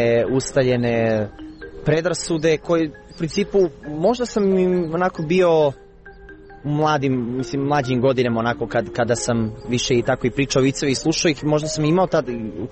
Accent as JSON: {"language": "Serbian", "country": "Bosnia & Herzegovina", "said": "Ja sam poreklo iz Bosne, ali u vicevima smo mi uvek glupi."}